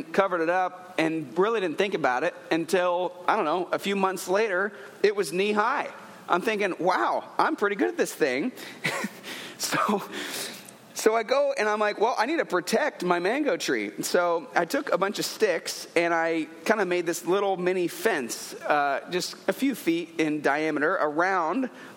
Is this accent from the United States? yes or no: no; Gabon; I grew up in Africa as a missionary kid, and so when I was in first through sixth grade, I went to a boarding school. It was in the jungles of Gabon, Africa, at a place called Bongolo.